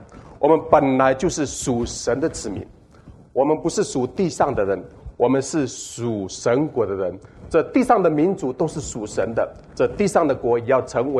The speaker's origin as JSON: {"language": "Chinese", "country": "Taiwan", "said": "这就是我的家乡，在台湾的高山上，一山的山下。所以呢，有的称我们是云端上的猎人，不是云层下，是云端上的猎人。"}